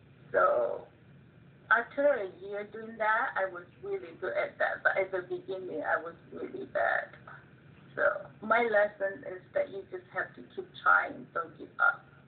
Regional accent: China; English is a second language; now in United States; I grew up in China, a small town, and now I'm a government worker. I am a bank examiner, so in the United States.

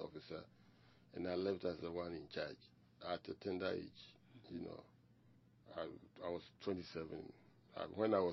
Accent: Kumasi, Ashanti, Ghana; also born or lived in Accra; I was born and raised in Kumasi, and at some point in time, you want to get out to somewhere.

